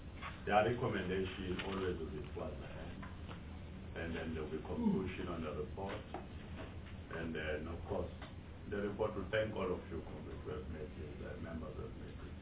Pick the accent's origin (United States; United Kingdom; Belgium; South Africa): South Africa; we sit together and talk as South African nationalists.